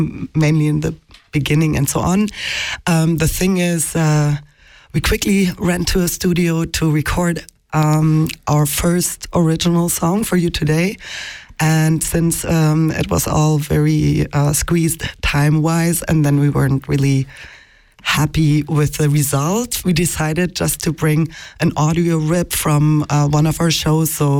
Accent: Berlin, Germany; now in Estavayer-le-Lac, Switzerland; Me, myself, I'm a German from Berlin originally, but I live in Estavayer-le-Lac.

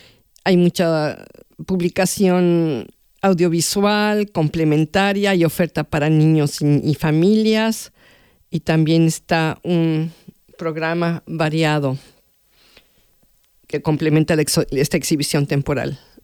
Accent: Mexico; yo soy mexicana

